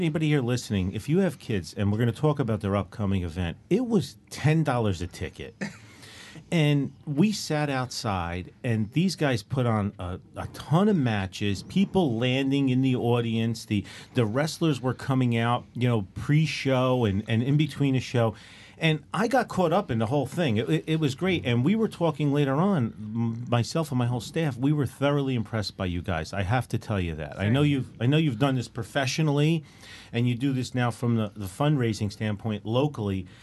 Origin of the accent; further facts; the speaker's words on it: Newark, New Jersey, United States; Or when I was a kid growing up in Newark, we said wrestling.